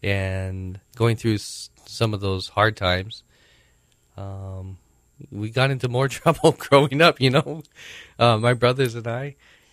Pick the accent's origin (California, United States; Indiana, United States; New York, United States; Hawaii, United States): Hawaii, United States; Aina Haina; I grew up in Ainahaina Valley. And we went to Ainahaina Elementary School, my brothers and I.